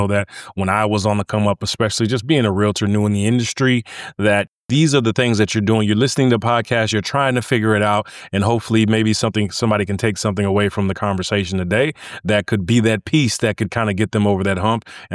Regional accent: Starkville, Mississippi, United States; So I'm from Mississippi originally, Starkville, Mississippi, Hail State out there.

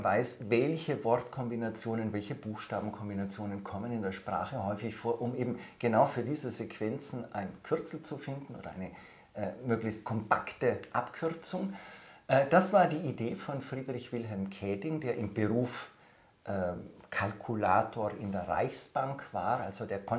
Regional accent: Prad am Stilfser Joch, Trentino-Alto Adige, Italy; Ich bin aufgewachsen in Prad am Stülzer Joch im Finchgau, habe dort die Kindheit und Jugendzeit verbracht, die Grundschule, die Mittelschule. Das war eine schöne Zeit, einfach so in einem Südtiroler Dorf, wie man sich das so vorstellt, also ein sehr, sehr ländliches Dorf

